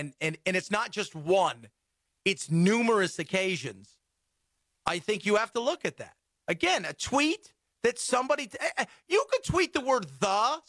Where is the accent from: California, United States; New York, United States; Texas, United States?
California, United States; But it's always because I'm a Californian.